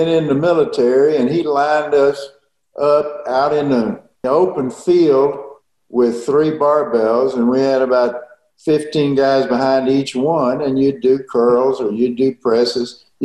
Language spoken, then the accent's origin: English; Conroe, Texas, United States; Well, I grew up in Conroe, Texas. It was about 40 miles north of Houston.